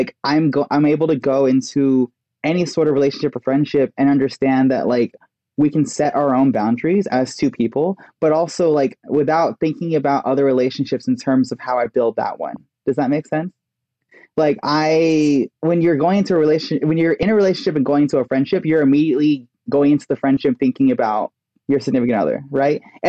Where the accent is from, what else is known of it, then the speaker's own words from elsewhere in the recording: Texas, United States; And like I grew up in Texas.